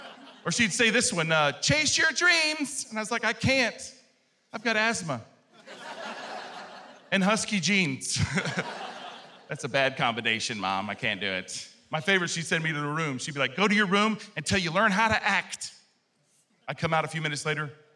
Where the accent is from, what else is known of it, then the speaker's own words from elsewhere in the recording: Missouri, United States; I'm from the Show Me State.